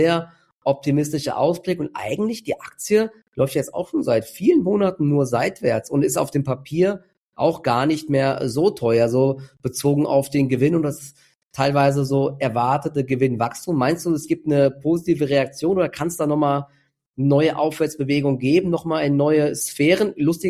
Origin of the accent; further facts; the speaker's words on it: Dietzenbach, Hesse, Germany; Selbst in meiner Heimatstadt baut Google ein riesiges Rechenzentrum jetzt hier in Dietzenbach